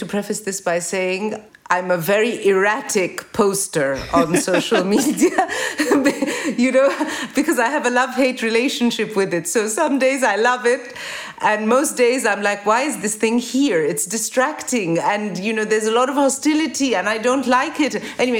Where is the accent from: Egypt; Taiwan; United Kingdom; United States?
Egypt; Cairo, Cairo Governorate; she describes Zamalek, the neighborhood I grew up in the Cairo that I grew up during the same time.